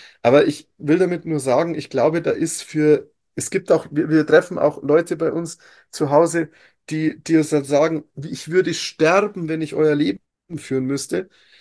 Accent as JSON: {"language": "German", "region": "Bavaria", "country": "Germany", "tie": "born or raised there", "said": "ich liebe meine Heimat Oberpfalz"}